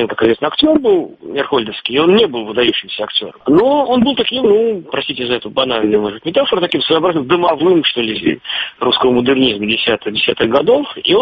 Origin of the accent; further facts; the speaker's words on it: Moscow, Russia; я хуже Питера знаю, потому что я москвич